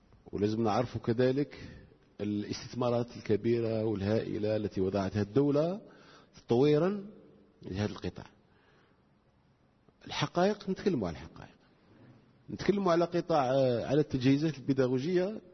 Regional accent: Algeria; احنا عندنا مشكل كجزائريين في ثقافتنا لقضية التأهيل وقضية التكوين

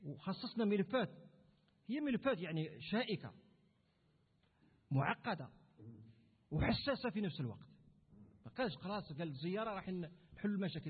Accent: Algeria; إحنا رانا جزائريين وعايشين في الجزائر، أنا مواطن قبل ما أكون وزير

